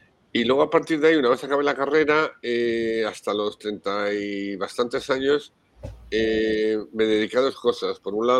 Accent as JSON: {"language": "Spanish", "town": "Madrid", "region": "Community of Madrid", "country": "Spain", "tie": "born or raised there", "said": "cuando creces en un barrio periférico como yo, que crecí en Usera, donde todavía vivo en Madrid"}